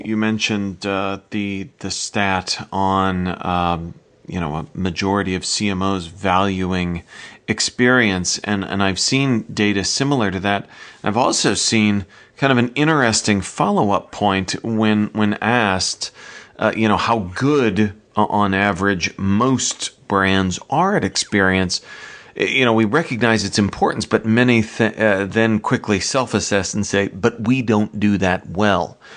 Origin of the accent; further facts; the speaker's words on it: Midwest, United States; I'm a Midwesterner.